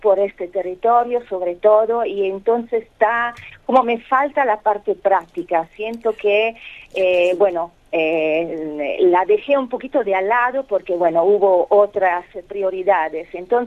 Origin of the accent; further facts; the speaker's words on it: Milan, Lombardy, Italy; born there; Spanish is a second language; Sí, Hugo, yo soy italiana. Bueno, nací en Milano